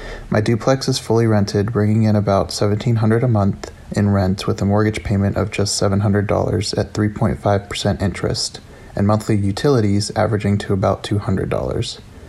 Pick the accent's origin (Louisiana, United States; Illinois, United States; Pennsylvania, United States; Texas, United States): Pennsylvania, United States; Pittsburgh; I'm from Pittsburgh.